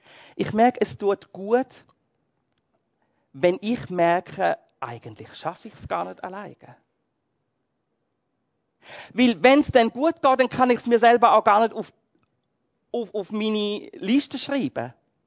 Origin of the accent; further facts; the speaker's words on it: Switzerland; Irgendwie geht uns doch das als Christen, als Schweizer gegen den Strich, oder?